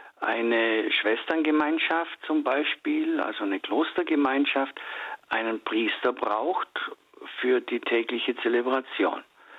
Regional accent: Lindau, Bavaria, Germany; Also ich hätte in meine Heimat natürlich zurückgehen können, das ist Lindau im Bodensee.

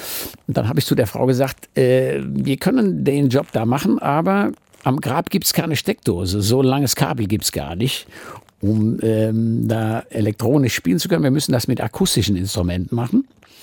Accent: Bad Kreuznach, Rhineland-Palatinate, Germany; born there; Ich bin tatsächlich da geboren, nicht genau in Bad Kreuznach, sondern in einem Vorort, der heißt Guldenthal. Und ich kenne eigentlich jedes Kaff

